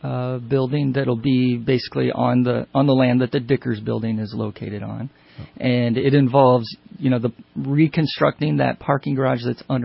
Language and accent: English; Illinois, United States; and I grew up in Illinois doing economic development, commercial real estate, city planning.